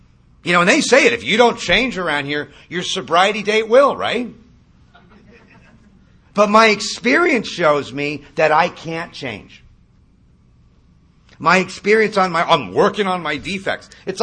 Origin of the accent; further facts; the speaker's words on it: Malibu, California, United States; And I grew up in Malibu.